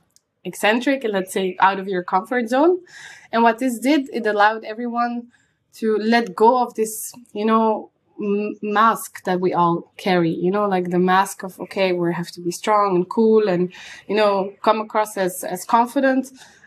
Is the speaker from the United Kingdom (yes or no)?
no; Antwerp, Flanders, Belgium; English is a second language; Yes, I'm from Antwerp.